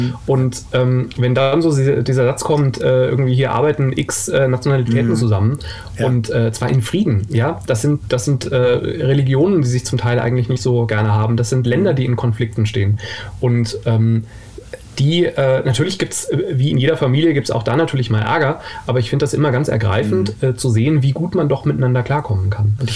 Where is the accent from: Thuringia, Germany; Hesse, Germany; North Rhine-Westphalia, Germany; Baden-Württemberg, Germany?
Hesse, Germany; Ich bin ja in Frankfurt geboren und im Umland aufgewachsen, war mein Gebiet.